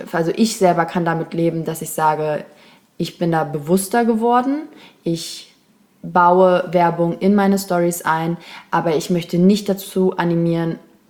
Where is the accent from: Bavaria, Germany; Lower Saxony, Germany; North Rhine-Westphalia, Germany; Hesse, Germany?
Hesse, Germany; Kassel; Also ich bin eigentlich aus Kassel